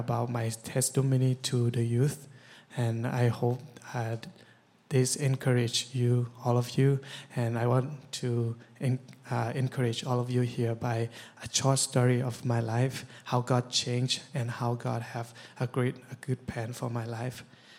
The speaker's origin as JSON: {"language": "English", "region": "Chiang Mai", "country": "Thailand", "said": "So I'm from Chiang Mai, Thailand."}